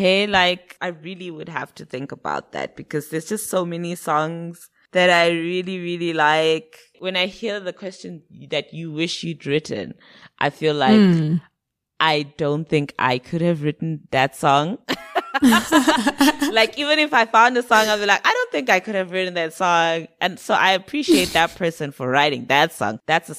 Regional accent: Zimbabwe; when I was growing up in Zim, I listened to a lot of UK music.

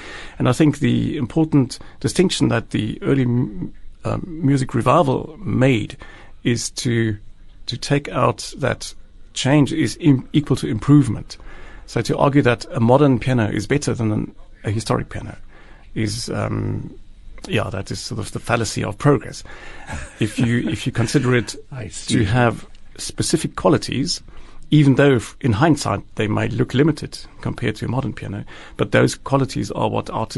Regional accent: South Africa; being South African, having this interest in early music

